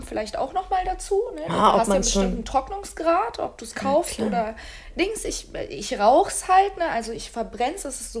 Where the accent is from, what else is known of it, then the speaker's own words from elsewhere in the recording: Turkey; German is a second language; moved away; Ich komme aus der Türkei und wir haben Tabak angepflanzt.